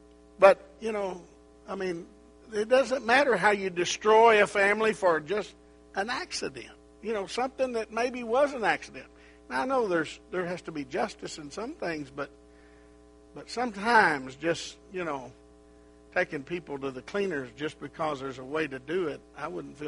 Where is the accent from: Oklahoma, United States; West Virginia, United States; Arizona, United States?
Oklahoma, United States; Wilburton; My family, you know, I grew up in Wilburton, Oklahoma. My grandparents on both sides lived there.